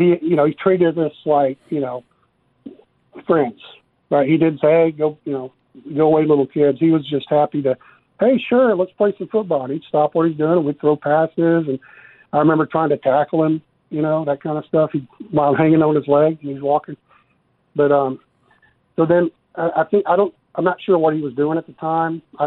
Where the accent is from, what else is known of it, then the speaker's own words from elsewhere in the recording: Birmingham, Alabama, United States; Lived in apartments in Center Point, Alabama. I'm from Birmingham, so I lived all over Birmingham.